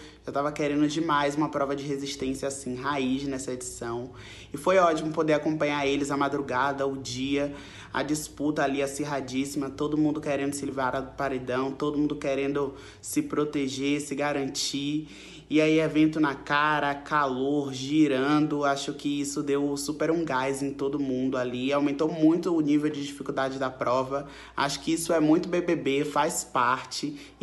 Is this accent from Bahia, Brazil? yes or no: yes; Salvador, Bahia, Brazil; sou de Salvador.